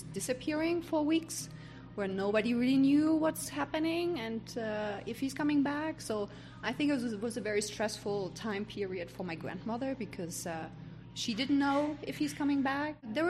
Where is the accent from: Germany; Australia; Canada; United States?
Germany; East Germany; my passport is German. I was growing up in Eastern Germany. I was born in 1982, so a couple of years before the reunification started. And I have lived in the communist part of Germany enough to see how it affected my family.